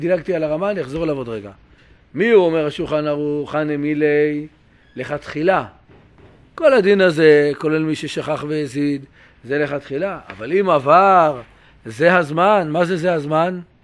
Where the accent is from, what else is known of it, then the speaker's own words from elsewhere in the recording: Jerusalem, Jerusalem District, Israel; אנחנו ירושלמים ותיקים